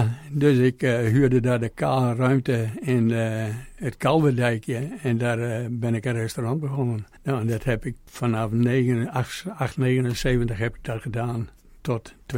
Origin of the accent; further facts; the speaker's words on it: Jelsum, Friesland, Netherlands; Ik ben geboren in Jelsum. In 1945 was dat. Ik woonde daar ook vlak onder de vliegbasis. En naar Leeuwarden, naar school. Ja, na mijn 20e ben ik eigenlijk altijd in Leeuwarden gebleven.